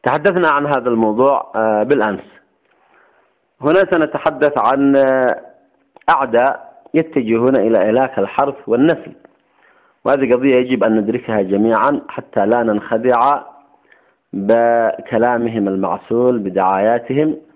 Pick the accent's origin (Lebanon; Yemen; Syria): Yemen; ويمكن لنا كيمنيين أن نستفيد من مواردنا إلى حد كبير.